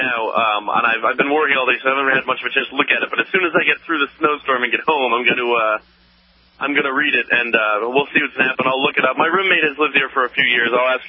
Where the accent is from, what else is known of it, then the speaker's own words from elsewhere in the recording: Massachusetts, United States; also born or lived in Philadelphia; I grew up in Massachusetts. I lived in Philly for 7 years.